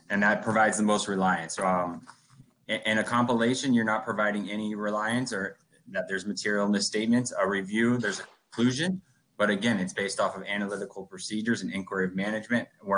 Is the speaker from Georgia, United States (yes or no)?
no; Miami, Florida, United States; now in Orlando, United States; So I was born and raised in Miami. I moved up to Orlando in 2016.